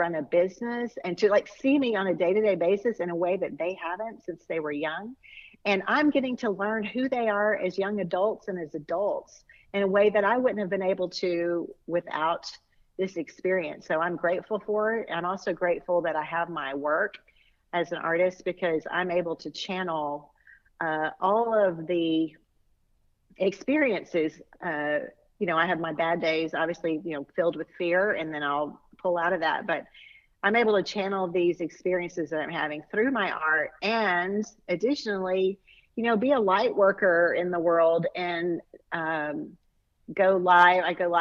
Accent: Abbeville, Louisiana, United States; I grew up in South Louisiana, in Abbeville, Louisiana, and I did have some distant relatives that lived in North Louisiana

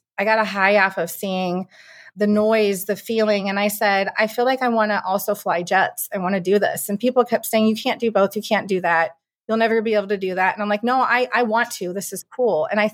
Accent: Cuyahoga Falls, Ohio, United States; I am from Cuyahoga Falls, Ohio.

